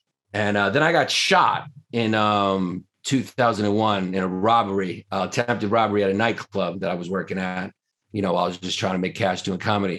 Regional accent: New York, United States; I'm from New York. I'm used to a really nice city. New Yorkers are arrogant.

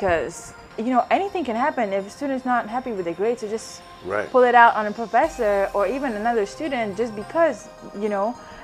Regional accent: Singapore; moved away; Well, growing up in Singapore, we had absolutely like no perception of like owning a gun

